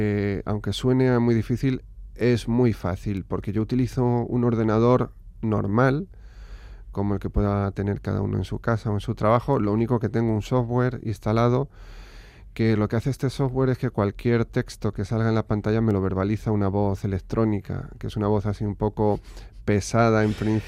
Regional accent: Barakaldo, Basque Country, Spain; now in Albacete, Spain; una pequeña editorial en la ciudad donde vivo. Yo soy de aquí, de Baracaldo.

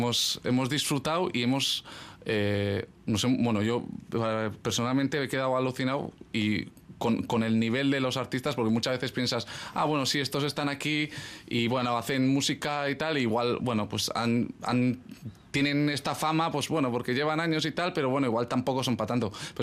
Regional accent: Cuba; tiene un sentido muy especial, siendo cubano

